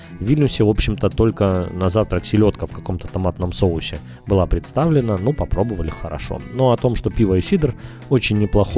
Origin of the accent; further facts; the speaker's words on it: Kyiv, Ukraine; Мы говорим, мы из Украины, из Киева.